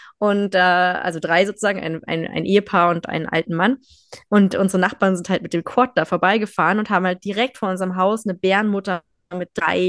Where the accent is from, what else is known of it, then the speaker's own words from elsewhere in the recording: Berlin, Germany; Aber ich komme halt aus Berlin, für mich sind es Berge.